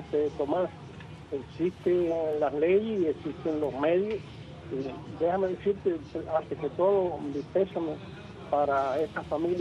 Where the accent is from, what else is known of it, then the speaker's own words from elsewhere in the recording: Cuba; estoy hablando como ciudadano cubano